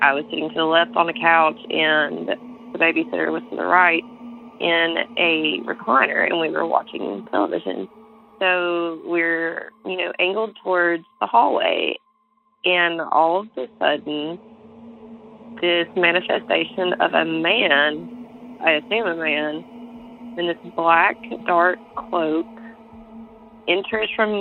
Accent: Mississippi, United States; I'm from Northeast Mississippi. Growing up, though, I lived in the Mississippi Delta, where it borders onto Arkansas

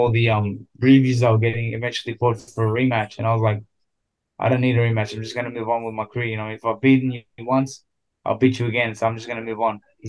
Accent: Sydney, New South Wales, Australia; I grew up in Sydney, Australia.

